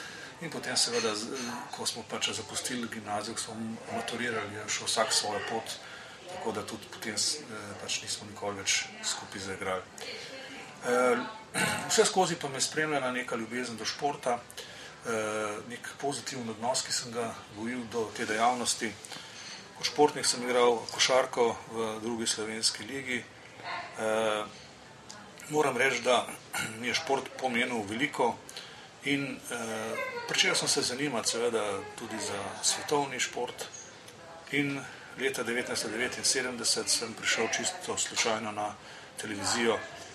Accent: Ljubljana, Central Slovenia, Slovenia; rodil sem se leta 1955 v Ljubljani, osnovno šolo sem naredil v Ljubljani, v samem središču mesta, v osnovni šoli Majde Vrhovnik.

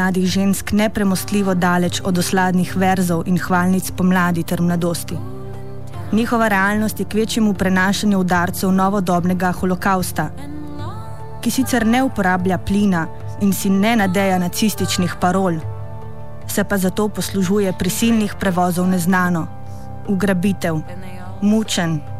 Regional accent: near the border with Italy, Slovenia; Verjemite, doma sem blizu meje z Italijo.

